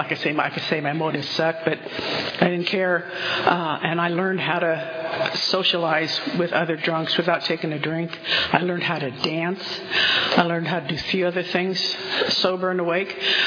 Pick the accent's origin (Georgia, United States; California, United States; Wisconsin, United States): California, United States; Fresno; And I was born in Fresno, raised in Fresno, got drunk in Fresno, got sober in Fresno.